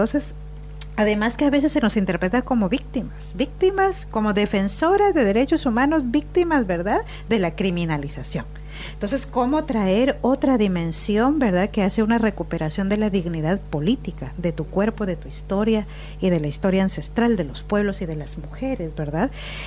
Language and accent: Spanish; Guatemala; soy una mujer originaria maya, quechí y xinca. Vengo de Ixmiquilpan, Guatemala.